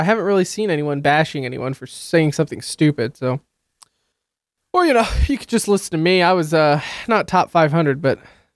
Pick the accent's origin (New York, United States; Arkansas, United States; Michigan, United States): Michigan, United States; Detroit; I'm from Detroit, and I don't think about you ever.